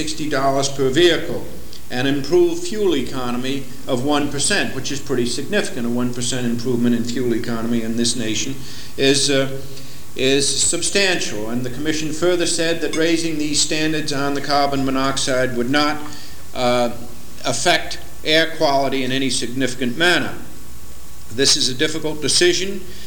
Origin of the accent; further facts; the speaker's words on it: United States; Also, just speaking as an American, it seems to me it raises the level of dirty air in the country